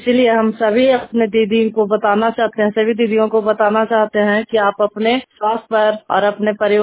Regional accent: Bihar, India; मैं नालंदा जिला से हूँ

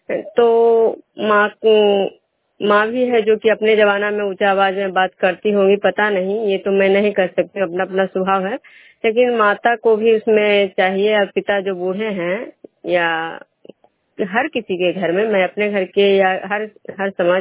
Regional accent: Vishnupur, Bihar, India

